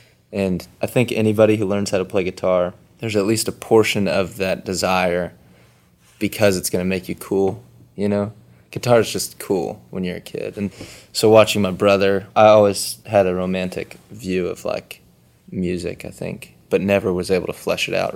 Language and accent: English; Houston, Texas, United States; I'm from Houston, Texas originally, and I'm a songwriter and performer.